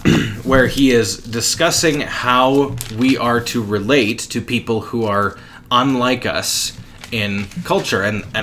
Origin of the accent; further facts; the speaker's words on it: Canada; born there; And we are blessed to have been born here.